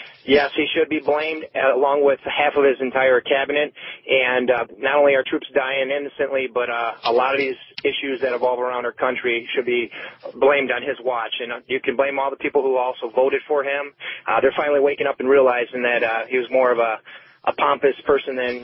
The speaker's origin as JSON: {"language": "English", "town": "Warren", "region": "Michigan", "country": "United States", "said": "I'm from Warren."}